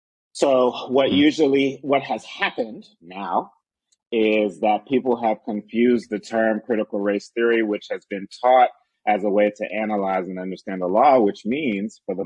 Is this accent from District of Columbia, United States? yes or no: yes; Washington, District of Columbia, United States; I grew up in the Washington metropolitan area. And so I spent most of my life here